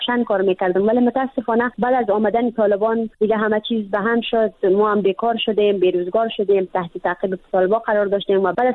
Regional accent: Badakhshan, Afghanistan

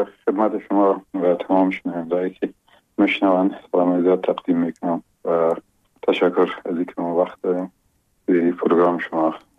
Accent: Logar, Afghanistan; یکی از قریه های بسیار قشنگ ولایت لوگر مرز مربوطات ولسوالی محمد آقا، یک قریه به اسم گمران و شیرازه یاد میشه، در اونجا به دنیا آمدیم

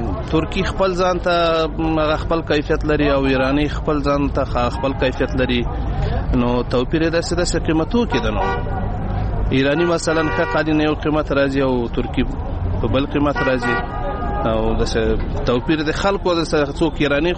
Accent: Logar, Afghanistan; زه د لوګر ولایت اوسیدونکی یم

